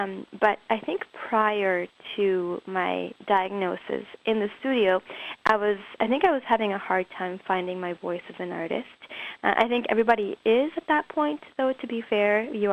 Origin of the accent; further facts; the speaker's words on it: Colombia; now in Canada; I came from Colombia as a refugee to Canada with my mother